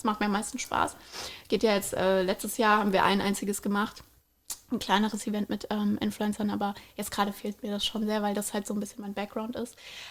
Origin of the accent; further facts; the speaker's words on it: Frankfurt, Hesse, Germany; Als Frankfurterin